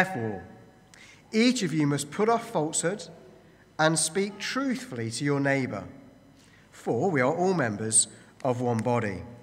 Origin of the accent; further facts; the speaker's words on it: United Kingdom; I think as British people, we've probably, if you are British here, British people have a bit of a cultural blind spot.